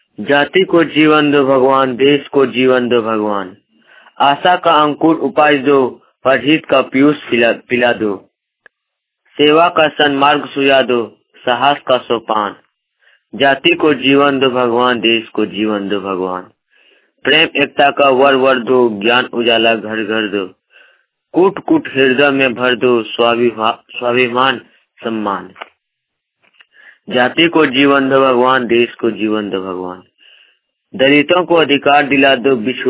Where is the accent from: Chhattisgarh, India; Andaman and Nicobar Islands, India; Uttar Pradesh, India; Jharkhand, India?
Jharkhand, India; Simra; मैं सिमरा के रहने वाला हूँ। मेरा थाना जसीडीह, जिला देवगढ़ पड़ता है।